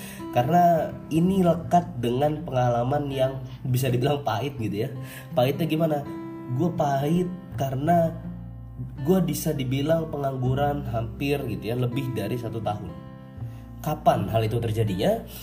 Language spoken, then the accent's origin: Indonesian; Bontang, East Kalimantan, Indonesia; kampung halaman saya itu adalah di Bontang, Kalimantan Timur. Bontang, Kalimantan Timur ini adalah kota yang berada di Kalimantan Timur, dekat dengan Samarinda dan juga Balikpapan, yaitu ada di utaranya gitu ya.